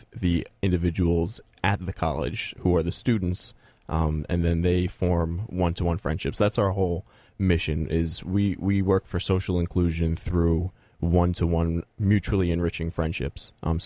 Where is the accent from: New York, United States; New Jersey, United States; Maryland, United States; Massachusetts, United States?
New Jersey, United States; I'm from New Jersey originally